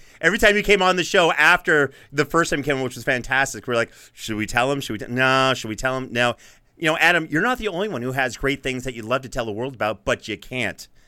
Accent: Canada; Listen, as a Canadian, I get this.

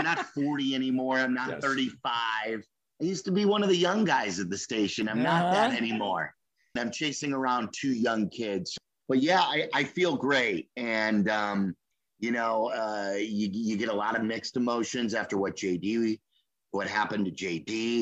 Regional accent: Skokie, Illinois, United States; I was a punk growing up in Skokie.

